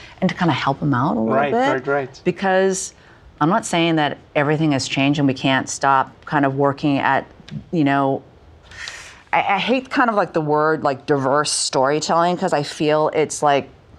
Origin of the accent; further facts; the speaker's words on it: Canada; having been born and raised in Canada, at that point, I've already done films.